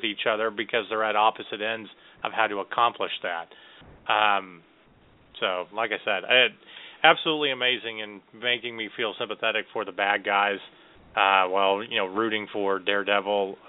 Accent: Chicago, Illinois, United States; Well, hell, I'm from Chicago. That's every politician.

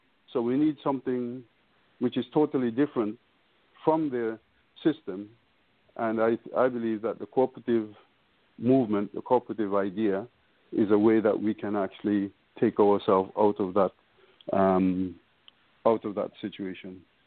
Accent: England, United Kingdom; been in Africa on and off for the last 30 years. I grew up in England. I came here over 50 years ago in the UK.

